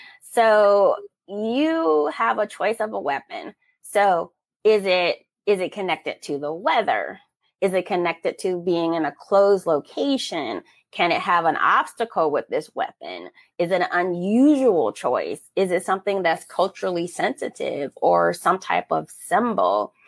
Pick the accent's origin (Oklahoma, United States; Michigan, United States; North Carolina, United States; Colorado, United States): Michigan, United States; Detroit; So I grew up in Detroit.